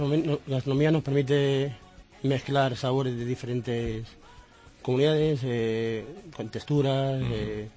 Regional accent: Madrid, Community of Madrid, Spain; No, soy de Madrid.

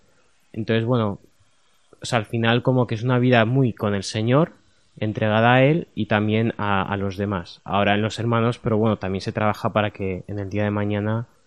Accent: Madrid, Community of Madrid, Spain; also born or lived in Talavera; Pues un poco mitad y mitad, entre Madrid y Talavera, porque vivía en Madrid, pero mis padres, al ser de Talavera, íbamos todos los fines de semana, en verano, en Navidades

